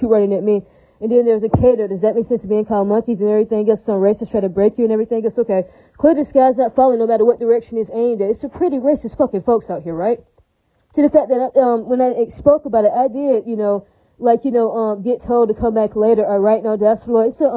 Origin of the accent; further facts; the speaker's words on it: Hawaii, United States; I'm out of the state of Hawaii so many times. They don't ran the blood and everything to prove that I am a Hawaiian woman.